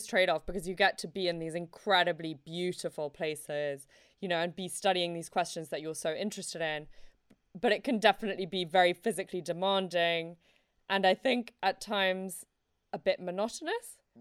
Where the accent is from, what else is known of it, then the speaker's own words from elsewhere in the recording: Mexico City, Mexico; because I grew up in Mexico City.